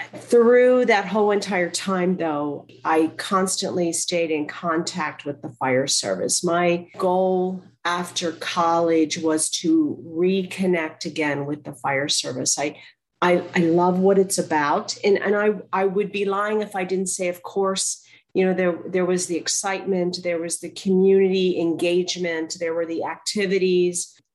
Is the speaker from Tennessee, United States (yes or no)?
no; Pennsylvania, United States; So I'm actually a mid-Atlantic girl, born and raised in Pennsylvania.